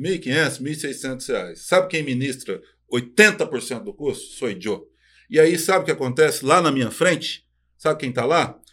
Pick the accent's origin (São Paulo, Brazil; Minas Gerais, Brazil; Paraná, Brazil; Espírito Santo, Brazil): Paraná, Brazil; Londrina; lá nós que somos do norte do Paraná, a gente leva mais sotaque ou pro lado mineiro ou pro lado paulista. que a gente chama de caipira ali, né? Norte do Paraná, Londrina.